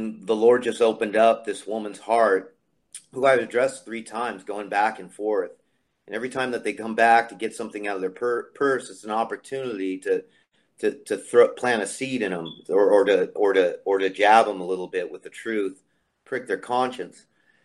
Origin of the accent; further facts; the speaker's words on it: California, United States; moved away; I'm a transplant from California, Bay Area, land of fruit flakes and nuts